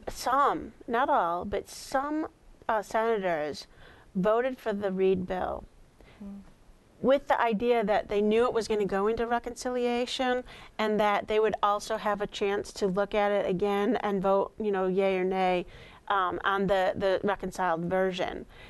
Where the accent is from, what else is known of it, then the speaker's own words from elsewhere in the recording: Massachusetts, United States; Yeah, and this is the attitude, because I'm from Massachusetts